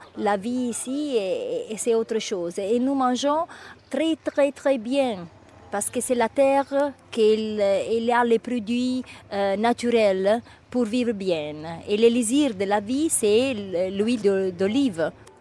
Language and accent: French; Pioppi, Campania, Italy; French is a second language; je viens de Pioppi et j'ai 46 ans.